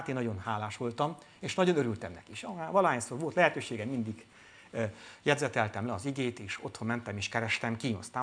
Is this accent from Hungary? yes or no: no; Târgu Mureș, Mureș County, Romania; Is, mert Marosvásárhelyről származom